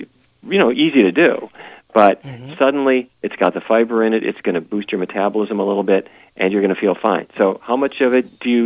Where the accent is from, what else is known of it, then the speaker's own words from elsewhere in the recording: Fargo, North Dakota, United States; it was very clear that when people follow a diet that is very different from the way I grew up in Fargo, North Dakota